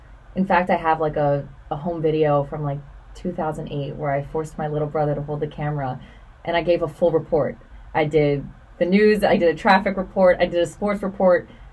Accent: Pennsylvania, United States; So it's so much mm-hmm. easier to just say I'm from Philly. But either way, even just 20 minutes outside of the Philadelphia city limits, it's still like pretty quick moving.

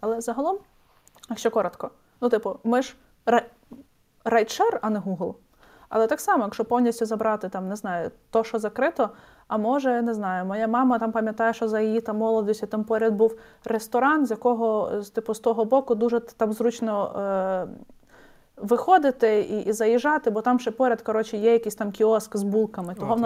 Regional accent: Khmelnytskyi, Khmelnytskyi Oblast, Ukraine; also born or lived in Lviv; Я жила у Львові з гуртожитку, бо я сама з Хмельницького.

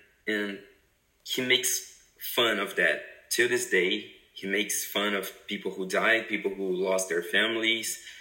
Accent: Brazil; English is a second language; I'm from Brazil. I'm 17 years old

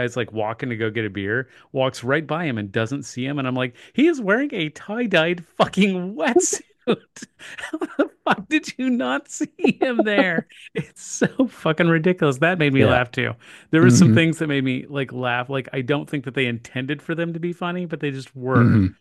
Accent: Kansas, United States; We are two guys from Kansas.

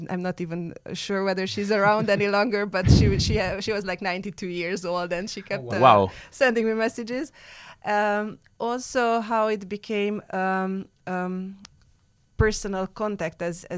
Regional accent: Romania; English is a second language; because I'm Hungarian from Romania.

